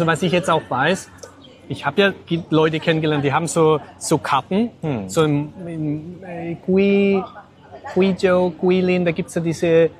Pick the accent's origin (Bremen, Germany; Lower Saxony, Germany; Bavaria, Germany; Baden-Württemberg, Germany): Baden-Württemberg, Germany; Na, ich bin ja Schwabe, ich spare ja gern.